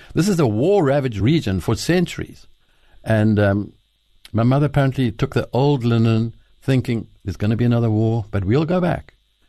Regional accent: Paarl, Western Cape, South Africa; born there; and then I was born in Paarl in South Africa.

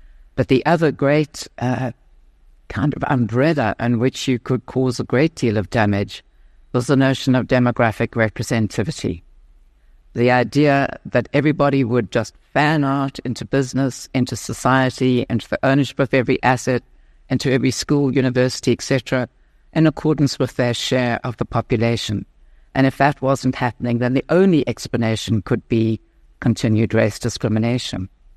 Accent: Johannesburg, Gauteng, South Africa; Johannesburg.

